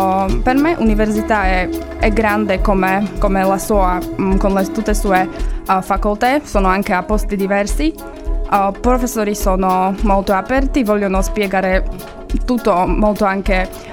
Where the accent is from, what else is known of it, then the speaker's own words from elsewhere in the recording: Slovakia; Italian is a second language; moved away as an adult; now in Cagliari, Italy; Vieni da Slovacchia.